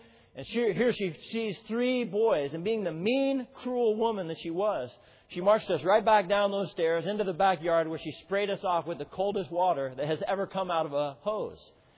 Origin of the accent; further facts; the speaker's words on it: Colorado Springs, Colorado, United States; When I was, again, growing up in Colorado Springs area, I had two little brothers.